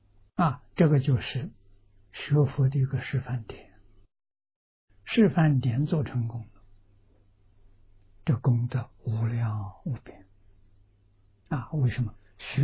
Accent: China; 我们中国人所谓礼多人不怪，啊，对人有礼

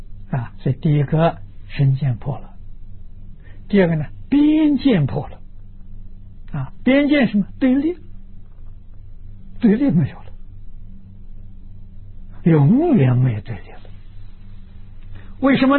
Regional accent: China; 我们中国人常讲啊，不能成见很深啊，成见很深的人不能随缘啊。

